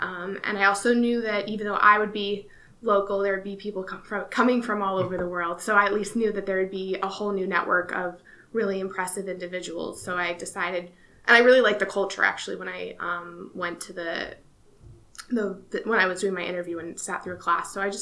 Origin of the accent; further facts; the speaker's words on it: Scottsdale, Arizona, United States; also born or lived in Boston, Massachusetts; I grew up, I was born in Boston. I lived in Arizona since I was five in Scottsdale. And then I moved to Tempe to go to school for undergrad at ASU.